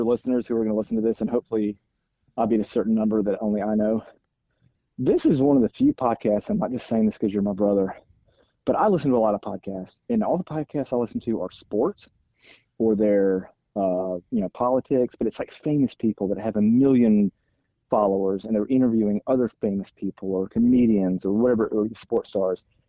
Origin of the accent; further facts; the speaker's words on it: Alabama, United States; accent: Southern; also born or lived in Chicago; We're from Alabama, obviously born in Chicago, but raised in Alabama.